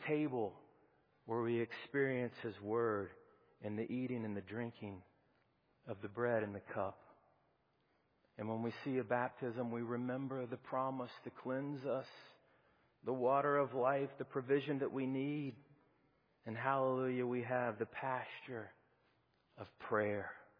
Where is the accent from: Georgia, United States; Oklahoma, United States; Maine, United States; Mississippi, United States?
Georgia, United States; Peachtree City; You know, growing up in Peachtree City, living on Appleseed Court. Well, my neighborhood was filled up with boys my age.